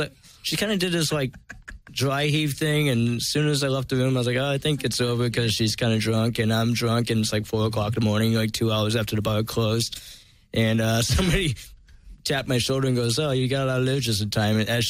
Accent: Pittsfield, Massachusetts, United States; now in Los Angeles, United States; I'm from Western Mass.

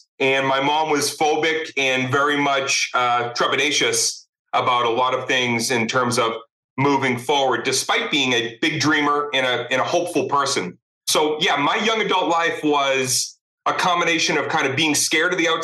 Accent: Arlington, Massachusetts, United States; also born or lived in Cambridge; I was born in Cambridge, grew up in Arlington. And no, I was introvert.

